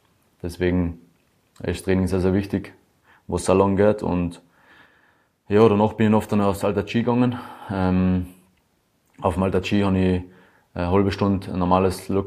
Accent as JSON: {"language": "German", "region": "Tyrol", "country": "Austria", "accent": "Tyrolean", "said": "und auch in Tirol, wo ich herkomme, da redet man viele verschiedene Dialekte auch und wenn ich dann in meinem Dialekt da rede, verstehe mich selbst manchmal die Leute da vor Ort nicht, also in Tirol."}